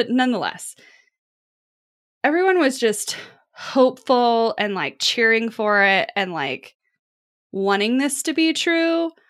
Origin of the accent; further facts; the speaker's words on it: Kansas City, Missouri, United States; And so add to the fact that I am from Kansas City